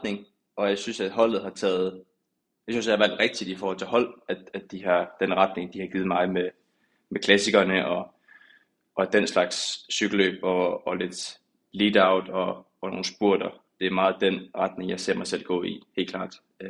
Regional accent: Esbjerg, Region of Southern Denmark, Denmark; now in Aarhus, Denmark; Men i Esbjerg, der er det ud over Blåvand, og sammen med slængene fra jeg voksede op i Esbjerg Cykelring.

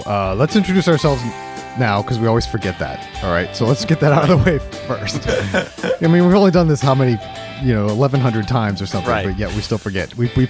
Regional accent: Ohio, United States; I'm a kid from Ohio, so what do I know about surfing?

